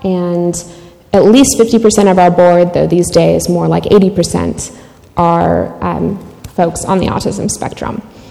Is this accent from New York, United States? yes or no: no; Pittsburgh, Pennsylvania, United States; So I grew up in Pittsburgh, and I grew up going to an English-speaking church in the mornings and the Ukrainian Baptist Church in Dormont, where my dad was a pastor, in the afternoons.